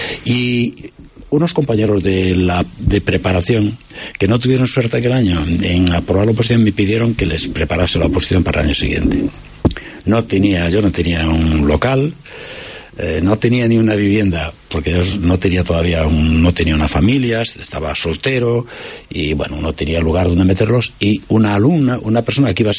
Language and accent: Spanish; Maceda, Galicia, Spain; que es un motivo de orgullo, de ser macedano todavía con más fuerza y de agradecer a los vecinos de mi pueblo que me tengan en consideración